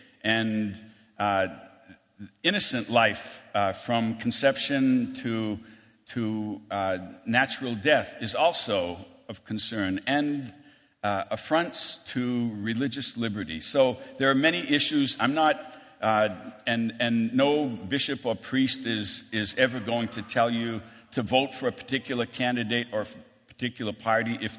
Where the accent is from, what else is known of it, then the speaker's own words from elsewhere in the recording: Maine, United States; in the election of 1884, when from my home state, James G. Blaine was the Republican nominee for the presidency. He was also called the Continental Liar from the state of Maine